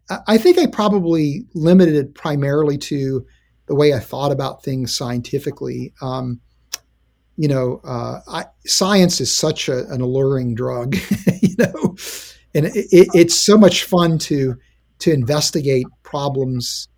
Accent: West Virginia, United States; And of course, growing up in West Virginia, you saw what was really a more fundamentalist expression of Christianity.

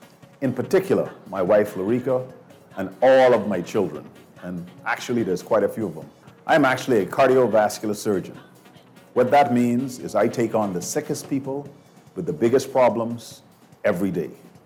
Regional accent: Nassau, New Providence, Bahamas; I was born and raised in Centerville, in the heart of the valley, Nassau, Bahamas. I'm a proud Bahamian.

